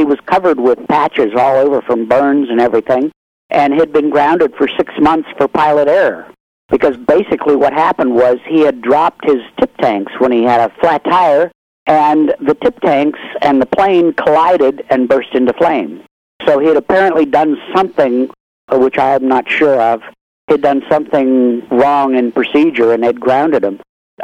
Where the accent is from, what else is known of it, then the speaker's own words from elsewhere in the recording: Pittsburgh, Pennsylvania, United States; spent most of it at home in Pennsylvania and then went down to Cape Canaveral.